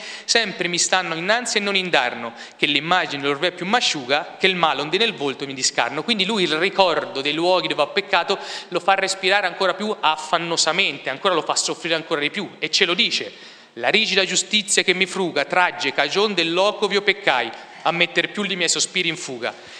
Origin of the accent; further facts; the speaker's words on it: Tuscany, Italy; born there; io c'ho babbo fiorentino, però sono nato in Casentino.